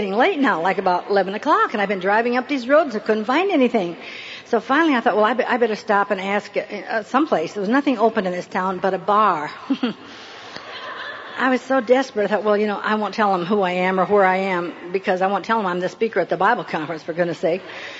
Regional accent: California, United States; I said, well, I'm from Southern California.

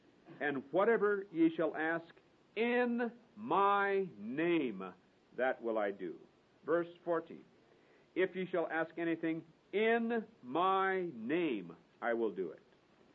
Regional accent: Hinckley, Minnesota, United States; I don't come to God because I'm from Hinckley, Minnesota.

